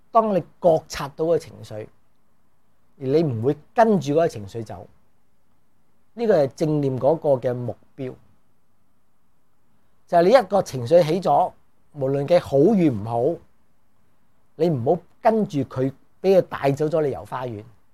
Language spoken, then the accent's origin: Cantonese; China